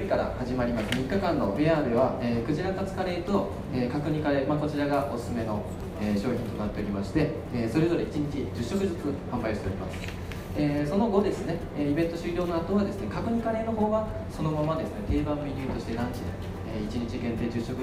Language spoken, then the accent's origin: Japanese; Isahaya, Nagasaki, Japan; 私はですね、長崎県の諫早市というところの出身になります。